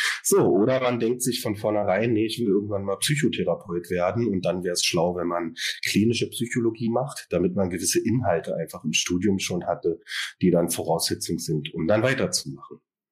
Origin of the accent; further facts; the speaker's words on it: Berlin, Germany; Ich bin aus Berlin, also hier geboren und arbeite hier seit 2021 als Verhaltenstherapeut